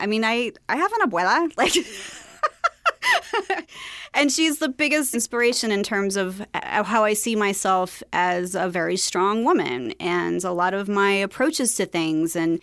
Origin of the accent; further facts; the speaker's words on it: Long Beach, California, United States; But also where I grew up in Long Beach, it's, you know, very diverse, luckily diverse community.